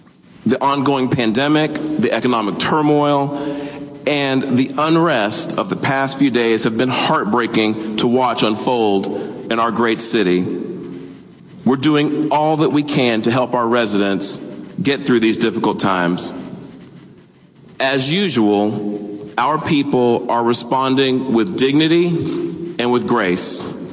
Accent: Dallas, Texas, United States; I grew up right here in West Dallas and Oak Cliff, and it's the only city that I've ever called or ever wanted to call home. I'm proud to be a Dallasite, a Texan, and an American

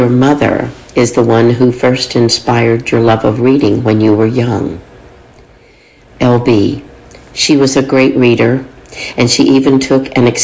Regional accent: Midland, Texas, United States; The difference, of course, is that Midland is in West Texas, where we didn't have trees, but we did have sandstorms.

